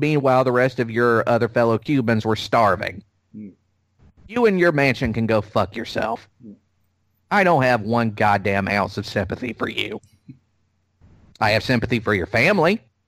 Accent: United States; it's funny when you look at it because as an American, you know, just your opinion and the way the view you have of Cuba and Castro itself is shaped by that.

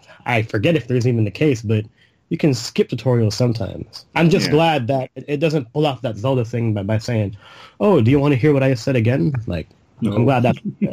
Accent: California, United States; There's also a bit of bias because I'm from the Bay Area, and the game takes place in the Bay Area.

